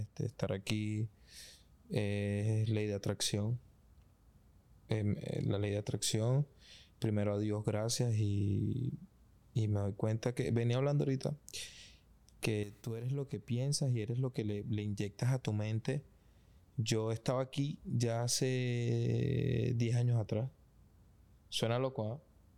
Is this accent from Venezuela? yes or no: yes; Petare, Miranda, Venezuela; Soy un boxeador venezolano de Petare y un trotamundo.